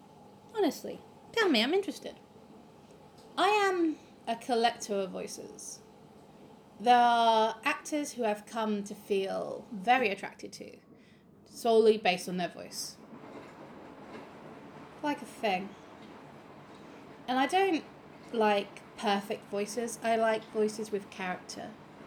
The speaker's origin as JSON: {"language": "English", "region": "England", "country": "United Kingdom", "said": "Yeah, so anyway, as an English person, and I've also found this with my brother, that if there are accents and they are very thick, we can still understand them."}